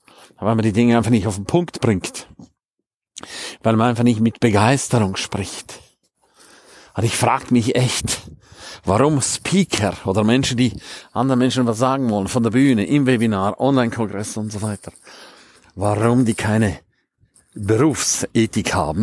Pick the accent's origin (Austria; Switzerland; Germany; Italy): Switzerland; Ich bin auch Ausländer, ich bin Schweizer.